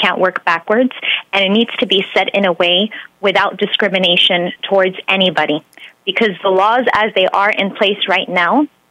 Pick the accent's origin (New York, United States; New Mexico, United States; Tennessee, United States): New York, United States; And I was born in New York, and I was brought up in an Italian neighborhood. I actually went to Catholic school at Regina Patris in Brooklyn.